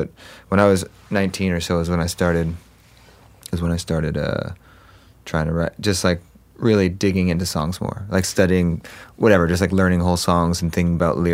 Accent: Huntington Beach, California, United States; Well, I mean, I grew up in Orange County, so Huntington Beach and mm-hmm. that area.

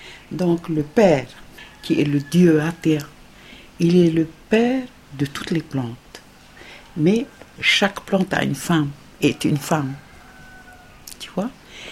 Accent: Omoa, Marquesas Islands, French Polynesia; Et donc, je suis native de Omoa, qui est la grande vallée de Fatuhiva. Et je fais partie de la tribu des Anainoa.

